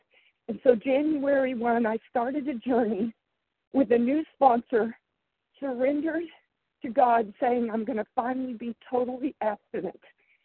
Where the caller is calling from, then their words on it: Tulsa, Oklahoma, United States; and I'm calling from Tulsa, Oklahoma, and I also live part-time in Coppell, Texas as well. So kind of between two states.